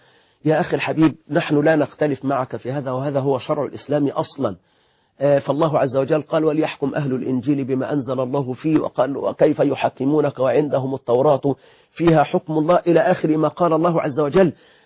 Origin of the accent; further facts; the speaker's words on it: Egypt; في بلادنا مصر